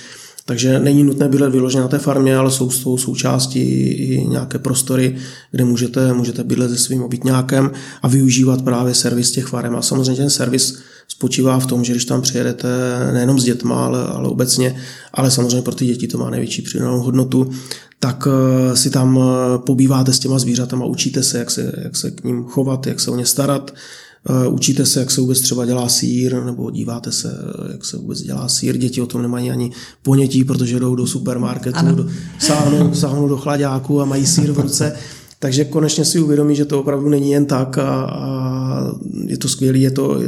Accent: Slovenia; Czech is a second language; tak jak u nás ve Slovinsku několik a každý ten region má tu svoji lokální specialitu

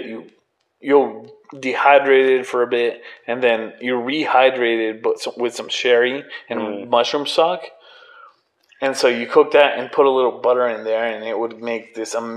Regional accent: Mexico; It's in Mexico. I'm from Mexico. My family's from Mexico.

